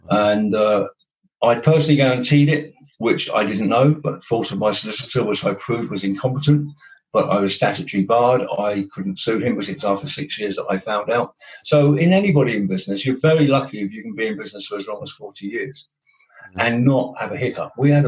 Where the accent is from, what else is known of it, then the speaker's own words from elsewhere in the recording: Luton, East of England, United Kingdom; I'm born and bred in Luton. Not many people own up coming from Luton, but it's my old town.